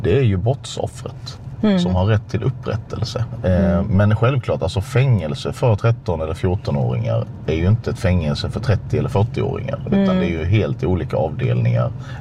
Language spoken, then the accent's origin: Swedish; Sölvesborg, Blekinge, Sweden; Vi körde förfestradio i närradion hemma i Sölvesborg varje fredagkväll i nästan 3 års tid under gymnasiet där.